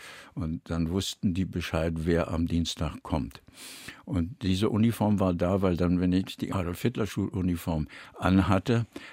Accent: Berlin, Germany; Ich bin aufgewachsen am Rand von Berlin in einem Haus, wo es ein Kino war.

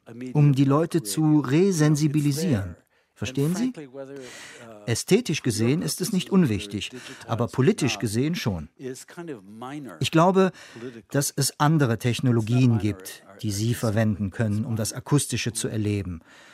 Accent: United States; Wie Sie wissen, bin ich in den USA aufgewachsen.

